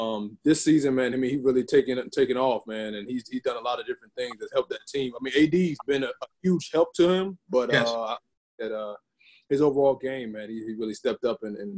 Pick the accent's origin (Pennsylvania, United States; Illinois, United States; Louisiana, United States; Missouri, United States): Louisiana, United States; Baton Rouge; I wasn't the most talented kid coming up when I was growing up in Baton Rouge.